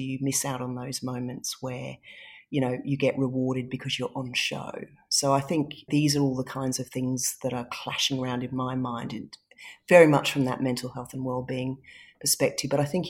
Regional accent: Singapore; also born or lived in England; I was born in England. I was born in a snowy night at home. I grew up in Singapore, so we left England when I was very young, very little.

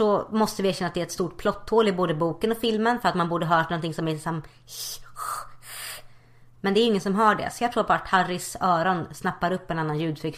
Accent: Gothenburg, Västra Götaland County, Sweden; Hej, jag är från Göteborg förresten.

